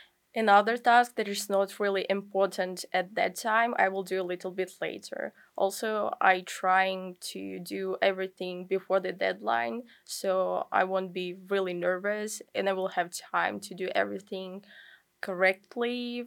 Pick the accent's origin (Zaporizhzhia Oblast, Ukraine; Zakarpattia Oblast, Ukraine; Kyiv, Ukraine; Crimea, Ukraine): Kyiv, Ukraine; English is a second language; now in United States; I'm from Ukraine, the city center Kyiv.